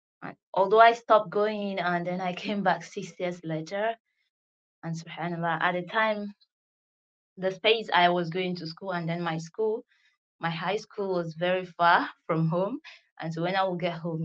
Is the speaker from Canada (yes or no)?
no; Nigeria; I am a Nigerian mom of two.